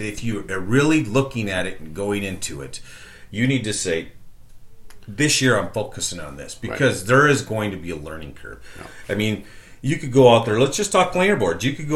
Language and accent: English; Nebraska, United States; I grew up in Nebraska fishing for bass and crappie and bluegill and stuff.